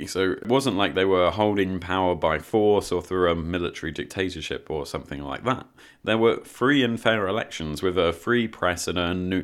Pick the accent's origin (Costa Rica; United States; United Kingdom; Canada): United Kingdom; Back in my home country of the UK